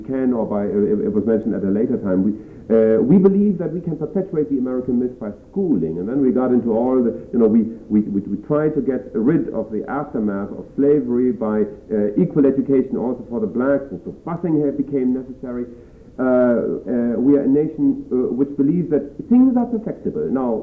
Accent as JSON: {"language": "English", "country": "Germany", "said": "I come from Germany"}